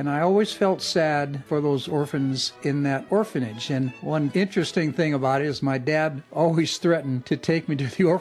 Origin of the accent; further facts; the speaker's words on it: Connecticut, United States; I was raised in Connecticut, and at an early age, my father took me to the Hartford Fire Department